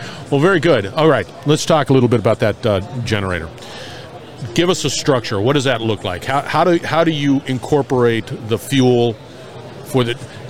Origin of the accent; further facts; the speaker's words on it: Barstow, California, United States; Hey, by the way, I grew up in Barstow.